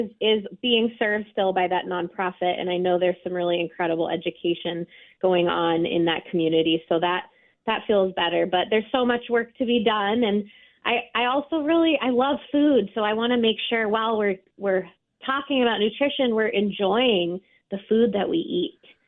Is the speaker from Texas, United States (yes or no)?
no; Portland, Oregon, United States; So my background, I was a fine art major. I'm from Portland, Oregon, and I knew that I wanted to do some traveling after college.